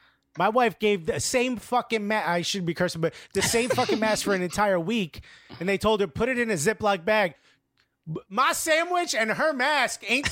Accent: Newark, New Jersey, United States; I grew up in an area that was very much a food desert. I grew up in Newark, New Jersey.

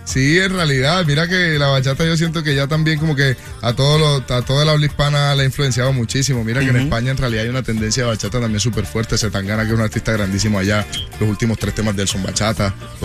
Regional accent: Caribbean Region, Colombia; yo soy costeño, entonces uno crece en realidad como que viene influenciado por el vallenato.

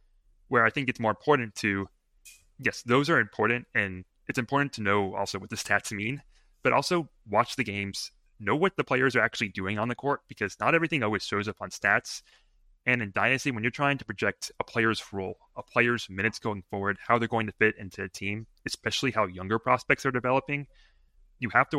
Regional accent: Houston, Texas, United States; Well, I grew up in Houston pretty much my entire life, and I've only spent 1 year living outside the city.

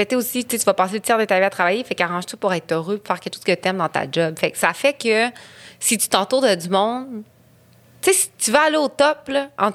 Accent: Quebec, Canada; Je viens du Bas-Saint-Laurent.

